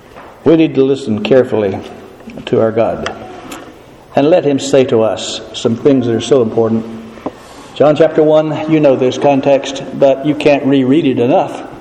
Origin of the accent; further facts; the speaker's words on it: the South, United States; I'm still from the South. I still pick up some of that stuff and carry it along with me.